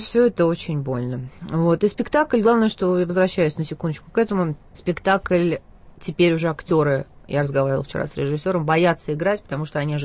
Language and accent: Russian; Moscow, Russia; born there; я москвичка, я родилась в Москве.